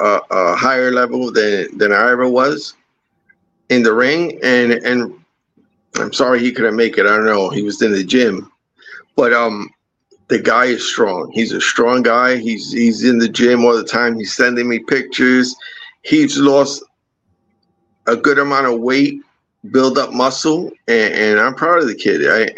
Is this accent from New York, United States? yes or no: yes; Bronx, New York, United States; We're from the Bronx, New York. I grew up in the Bronx in the 70s, the toughest borough in New York City.